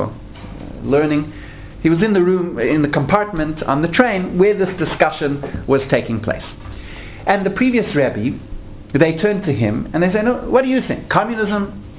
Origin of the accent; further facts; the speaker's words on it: Canada; For example, I come from Canada